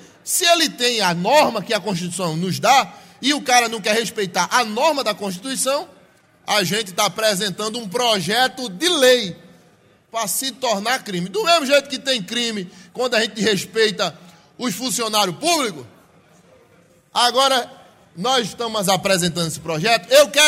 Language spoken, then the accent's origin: Portuguese; Recife, Pernambuco, Brazil; born there; now in Toritama, Brazil; a cidade que eu nasci, Recife. Cidade maravilhosa. Nasci em Nova Descoberta, Avenida Josélia. A maternidade foi Bairro Lima.